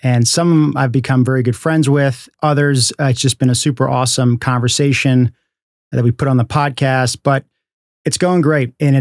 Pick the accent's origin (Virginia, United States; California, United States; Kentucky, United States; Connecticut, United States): Connecticut, United States; New Canaan; also born or lived in New York; I was born in New York, but we moved out to Connecticut in the mid-70s. And so mostly I've spent the majority of my life growing up in Connecticut in a town called New Canaan